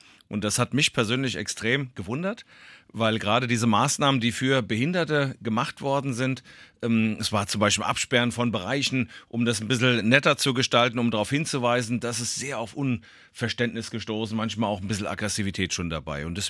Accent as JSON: {"language": "German", "town": "Erzhausen", "region": "Hesse", "country": "Germany", "said": "ich komme aus Erzhausen"}